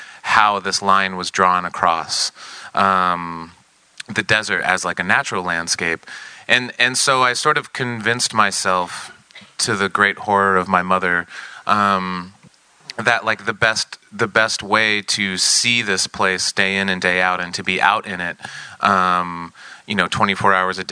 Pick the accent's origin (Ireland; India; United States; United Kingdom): United States; Arizona; I grew up in Arizona. My mother was a park ranger, so I kind of grew up in deserts and like wild places.